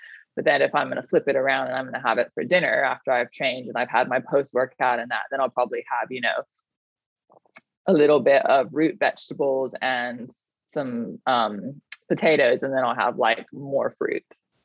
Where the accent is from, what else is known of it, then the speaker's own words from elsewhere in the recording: Thailand; moved away as an adult; But I grew up in Thailand. So I was born there and I grew up there and I was there until I was 18.